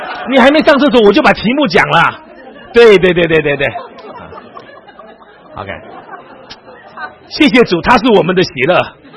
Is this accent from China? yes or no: yes; China; 我们现在，我们都是中国人。